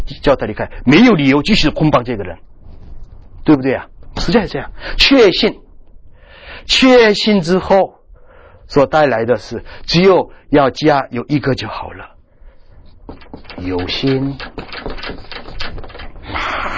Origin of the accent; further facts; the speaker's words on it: China; 我从大陆来的